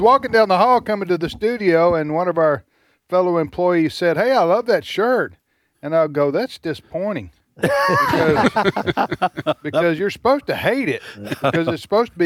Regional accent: Mississippi, United States; Even though you're from Nova Scotia and I grew up in Mississippi, Fred

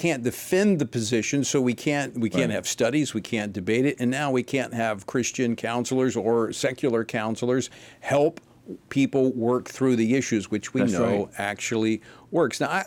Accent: Louisiana, United States; And we kind of experienced a reverse of that in my home state of Louisiana back when Katrina kind of moved a lot of New Orleans out and dispersed them across the country.

